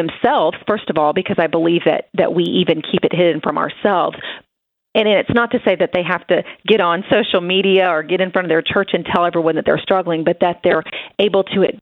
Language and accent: English; the South, United States; I'm from the South, and we're so accustomed when somebody says, how are you doing? We just say, I'm fine.